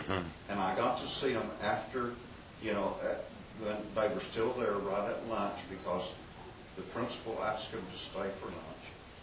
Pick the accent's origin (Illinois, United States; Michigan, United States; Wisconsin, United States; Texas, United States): Texas, United States; Denton; I grew up in Denton, Texas, and went through the public school system. We were one of the only families in Denton that was a Seventh-day Adventist.